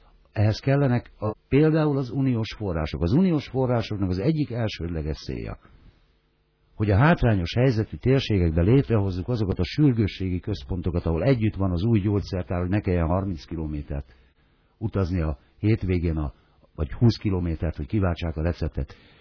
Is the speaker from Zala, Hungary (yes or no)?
no; Szabolcs-Szatmár-Bereg, Hungary; born there; Az utolsónak a szülővárosomban 6 kórház van, 5 plusz 1 kórház a megyében